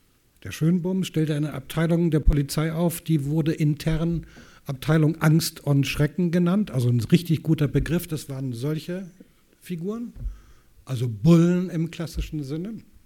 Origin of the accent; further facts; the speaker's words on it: West Germany, Germany; Da muss man natürlich als Westmensch, als Wessi, die Beispiele bringen